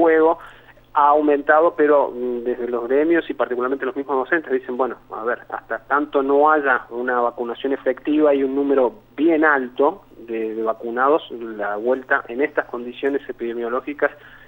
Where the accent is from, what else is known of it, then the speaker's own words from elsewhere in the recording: Córdoba, Argentina; born there; yo nací aquí en Córdoba